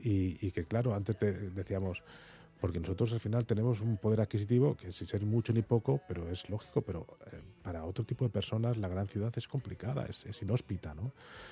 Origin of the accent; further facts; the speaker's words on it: Guadalajara, Jalisco, Mexico; Y es en este viaje a Guadalajara, que es donde yo soy de Guadalajara